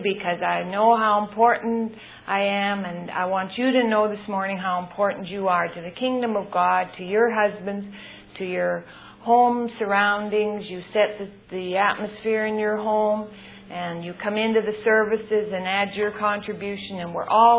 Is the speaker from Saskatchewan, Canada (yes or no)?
yes; Moose Jaw, Saskatchewan, Canada; I'm a Canadian, and I grew up in Saskatchewan in a city called Moose Jaw, Saskatchewan. And don't you ask me if that's on the map. It is on the map. It's a small city, and it's north of the Dakotas.